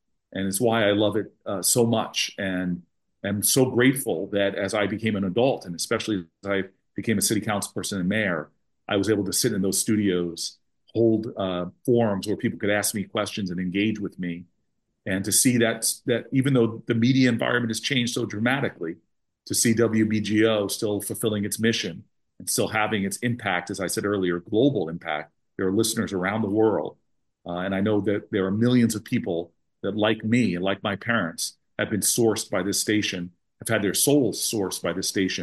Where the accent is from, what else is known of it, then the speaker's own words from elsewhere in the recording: New Jersey, United States; I grew up in Bergen County. I didn't come to Newark until the 90s.